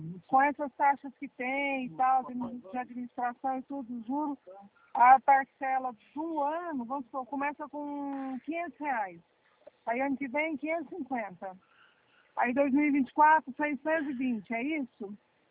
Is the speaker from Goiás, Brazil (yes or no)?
yes; Itumbiara, Goiás, Brazil; Não, eu sou do interior de Goiás, de Tumiara.